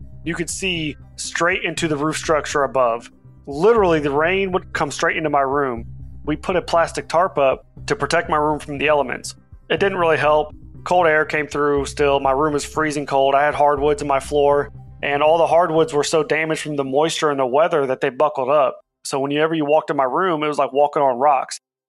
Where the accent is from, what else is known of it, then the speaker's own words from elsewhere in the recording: Lima, Ohio, United States; I was born and raised in Lima, Ohio, which is Northwest Ohio. There's nothing but corn fields up there.